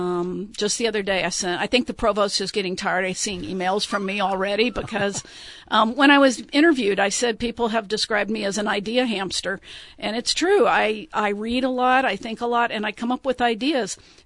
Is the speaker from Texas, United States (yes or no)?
yes; Texas, United States; I grew up in Texas. So seeing snow at all was very unusual to move to where there were 150 inches a year.